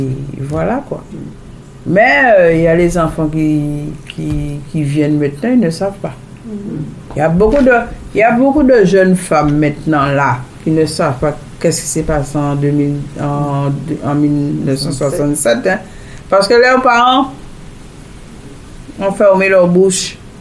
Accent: Guadeloupe; Je suis Guadeloupéenne française, je dis ça tout le temps. Je mets la Guadeloupe d'avant. Donc, je suis Guadeloupéenne apparentée française.

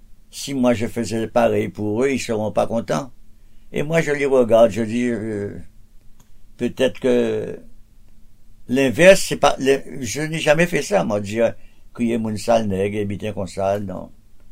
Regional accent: Guadeloupe; moi, je suis né en Guadeloupe et toujours vécu en Guadeloupe. Je n'ai rien ailleurs qu'en Guadeloupe.

